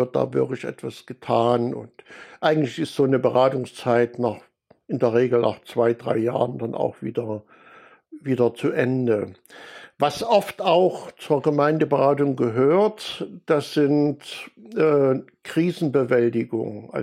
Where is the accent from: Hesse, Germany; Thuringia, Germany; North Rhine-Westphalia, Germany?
Thuringia, Germany; Erfurt; ich komme aus Erfurt.